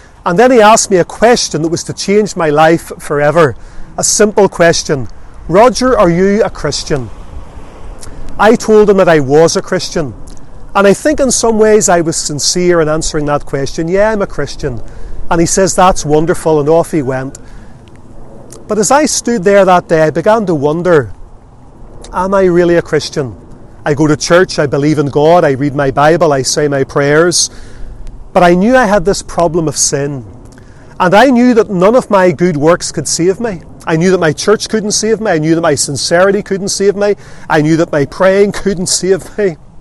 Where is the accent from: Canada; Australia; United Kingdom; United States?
United Kingdom; Lisburn, Northern Ireland; born there; I was born in Lisburn here in 1978 into a very good home.